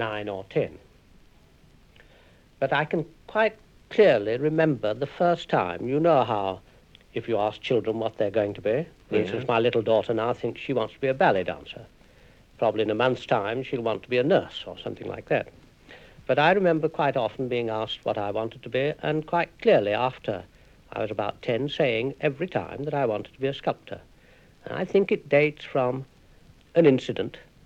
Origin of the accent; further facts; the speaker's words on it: Castleford, Yorkshire and the Humber, United Kingdom; born there; Well, I was born in a little mining town, Castleford, about 10 miles south of Leeds. A small town with a concentrated industrial atmosphere.